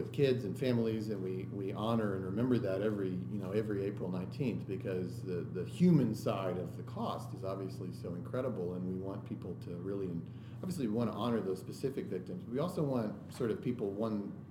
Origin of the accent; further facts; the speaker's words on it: Oklahoma City, Oklahoma, United States; And that is what it felt like growing up in Oklahoma City in the 80s and 90s.